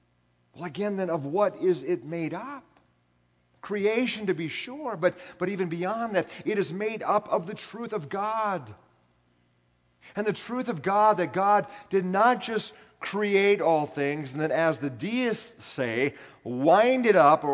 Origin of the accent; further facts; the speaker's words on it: Iowa, United States; also born or lived in California; I'll never forget, you know, growing up in Northwest Iowa and not looking around, I realized. When we moved back from California to Iowa back in 1991